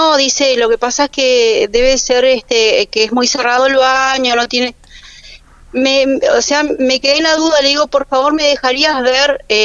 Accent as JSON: {"language": "Spanish", "town": "Río Gallegos", "region": "Santa Cruz", "country": "Argentina", "said": "Mira, yo vivo en Río Gallegos, soy de Río Gallegos, tengo mi casita acá en el Calafate"}